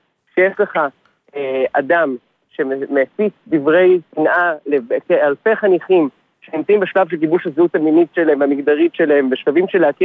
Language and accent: Hebrew; Tel Aviv, Tel Aviv District, Israel; אני גר פה במרכז תל אביב. אני גדלתי פה.